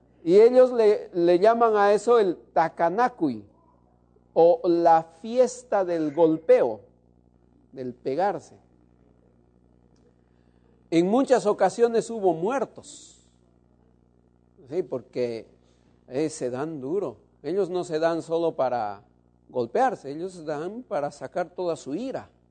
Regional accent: Cusco, Peru; Yo soy natural de Cusco, al sur del Perú.

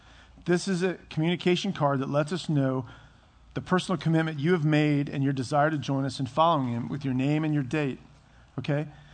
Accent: Herndon, Virginia, United States; also born or lived in Reston; one of the places I went is to the house I grew up in on Alabama Drive in Herndon. And I also took her to our house where I was on Hook Road in Reston. We grew up there.

